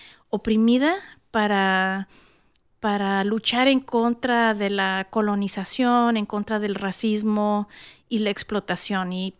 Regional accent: San Francisco, California, United States; born there; yo nací aquí en Estados Unidos, nací en San Francisco, Califas, y yo soy chicana

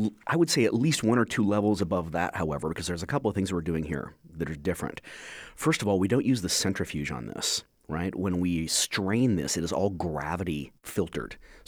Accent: Texas, United States; also born or lived in Duluth / California / Greece; So I was born in Duluth. I grew up in Texas and California. Spent about 10 years in Greece doing my PhD

